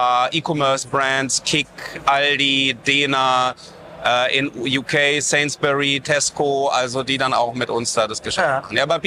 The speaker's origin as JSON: {"language": "German", "town": "Freiburg im Breisgau", "region": "Baden-Württemberg", "country": "Germany", "tie": "born or raised there", "said": "gebürtiger Badener, komme aus Freiburg im Breisgau, wohne da schon mein ganzes Leben."}